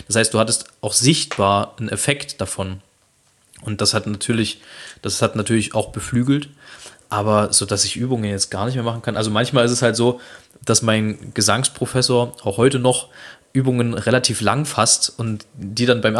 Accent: Saxony, Germany; accent: Saxon; Muskulär schlaff kannst du als Sachse immer sein.

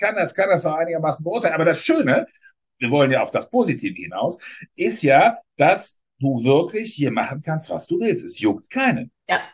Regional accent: North Rhine-Westphalia, Germany; Ich komme ja aus dem Vorort von Düsseldorf. Ich bin ja mit Alt aufgewachsen.

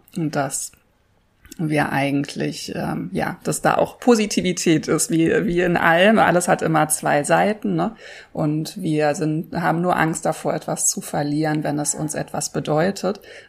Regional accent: Berlin, Germany; in meiner Heimatstadt Berlin

